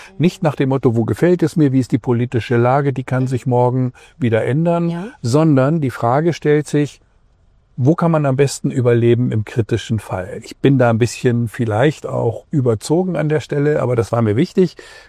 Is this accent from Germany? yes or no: no; Canada; In Kanada ist es so, da wo ich herkomme, da grüßt man jeden alleine, weil man so wenig sieht.